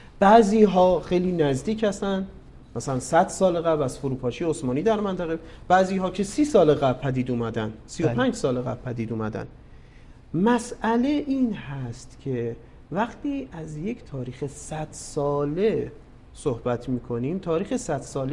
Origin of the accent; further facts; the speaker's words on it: West Azerbaijan, Iran; born there; زادگاه من 60 کیلومتر با مرز فاصله داره و همون میزان فاصله که با مرکز استانم داره با مرکز استان وان ترکیه داره.